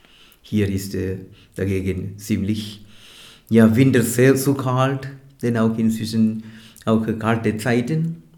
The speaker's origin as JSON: {"language": "German", "town": "Chammalamattam", "region": "Kerala", "country": "India", "tie": "born there", "second_language": "German", "said": "Ich wurde am 20. März 1951 in meiner Heimatort Chammalamattam im Bundesstaat Kerala in Südindien geboren. Ich bin das jüngste von den 8 Kindern meiner Eltern."}